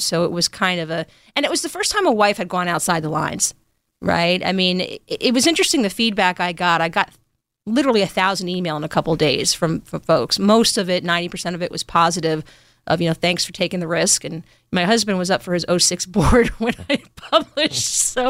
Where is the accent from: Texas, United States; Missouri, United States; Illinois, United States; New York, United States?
New York, United States; I grew up in New York. I went to Berkeley, for God's sake.